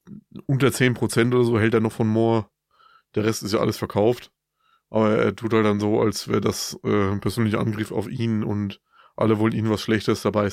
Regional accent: Bavaria, Germany; bei uns in Franken sagt man halt Spind.

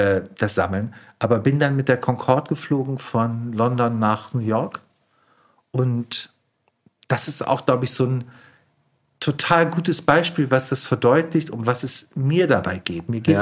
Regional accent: Bremen, Germany; moved away as an adult; Ich komme eigentlich aus Bremen und habe mich dann so offiziell abgemeldet und bin zum Studieren nach Berlin.

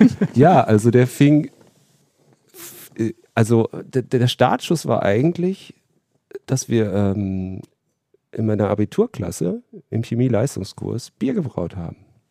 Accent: Hesse, Germany; Also ich bin ja Hesse

